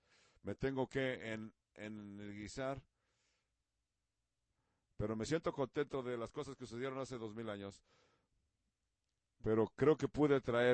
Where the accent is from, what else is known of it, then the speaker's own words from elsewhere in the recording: Netherlands; Spanish is a second language; en Holanda, en mi país nativo de Holanda.